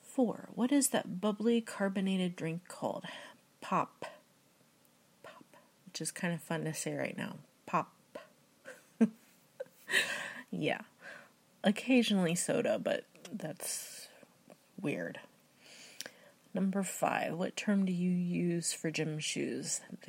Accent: Midwest, United States; Where are you from in the world? I'm from the Midwest, USA.

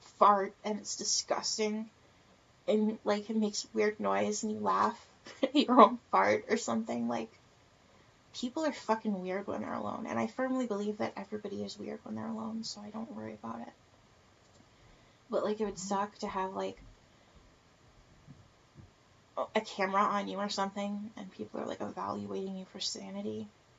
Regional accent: Texas, United States; I really wanted to after the BP oil spill because I grew up on the Gulf Coast in Texas.

